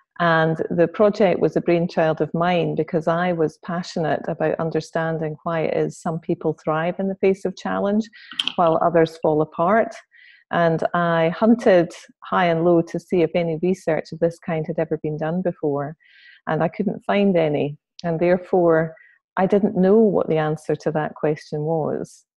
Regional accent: Scotland, United Kingdom; I do have to say I'm from Scotland, not England

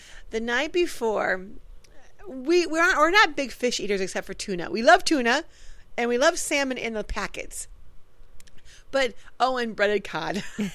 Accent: Fort Worth, Texas, United States; Yeah, Fort Worth. No, you're not. Yes, born and raised.

